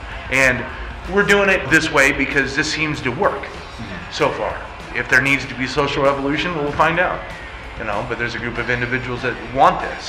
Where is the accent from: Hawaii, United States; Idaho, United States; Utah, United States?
Utah, United States; Salt Lake City; I grew up here in Salt Lake, mm-hmm. and then I moved away, and then I came back 3 years ago